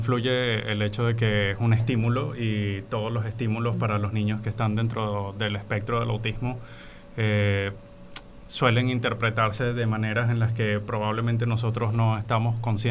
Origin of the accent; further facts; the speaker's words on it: Venezuela; moved away as an adult; now in Guayaquil, Ecuador; Soy venezolano, graduado en la Universidad Central de Venezuela. Tengo un año trabajando aquí en Guayaquil